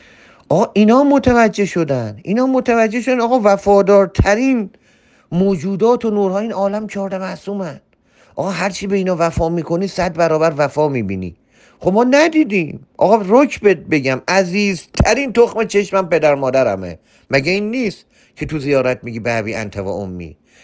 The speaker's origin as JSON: {"language": "Persian", "country": "Iran", "tie": "born there", "said": "من توی ایران به دنیا اومدم و چون حالا مذهبم شیعه"}